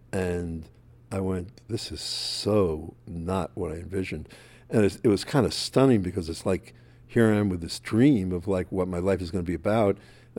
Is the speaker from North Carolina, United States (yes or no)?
no; New Jersey, United States; I'm a kid from New Jersey, so for me it's like rocks are things you kick down the street